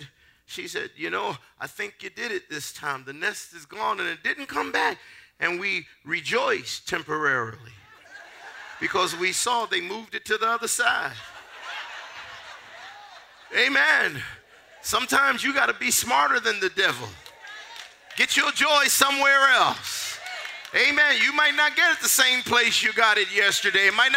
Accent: Philadelphia, Pennsylvania, United States; I'm from North Philadelphia.

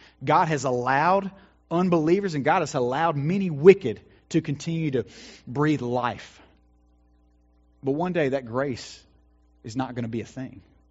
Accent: the South, United States; And when we label men as good, you know, good old boys, right? We're from the South.

